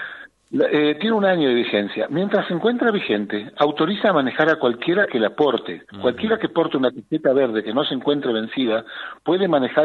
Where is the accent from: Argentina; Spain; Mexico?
Argentina; Lo que digo es que somos argentinos